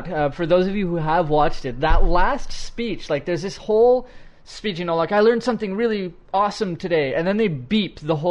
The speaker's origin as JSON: {"language": "English", "country": "Canada", "said": "Yeah, I'm an English Canadian"}